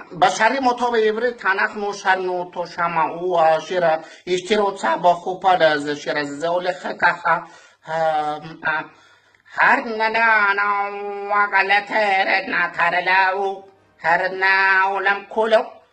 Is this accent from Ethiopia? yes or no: yes; Ethiopia; now in Israel; כי אני באתי מאתיופיה ושם היינו שרים הרבה שירים מישראל